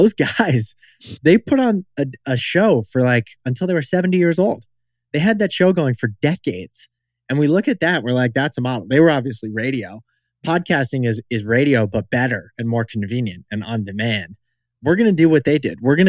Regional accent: Vermont, United States; I'm born and raised in rural Vermont.

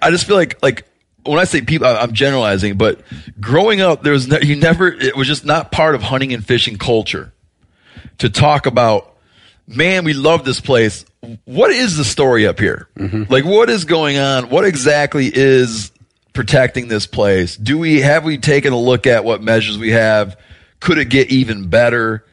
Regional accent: East, United States; And I feel like in areas where I grew up around the East, it was like that awareness wasn't there yet.

